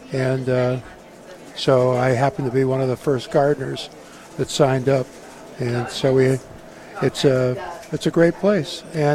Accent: Wallingford, Connecticut, United States; now in Killingworth, United States; I grew up in Wallingford.

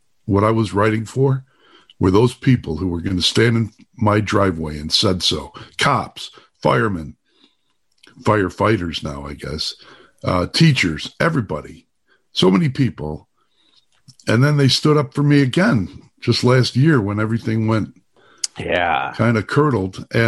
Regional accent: Chicago, Illinois, United States; I grew up in Chicago as a Democrat.

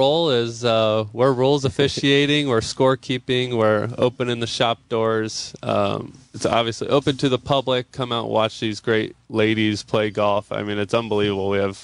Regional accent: Cincinnati, Ohio, United States; now in Indianapolis, United States; Yeah, so I come from Indy. I actually grew up in the Cincinnati area, so Ohio kid, talking about the Memorial.

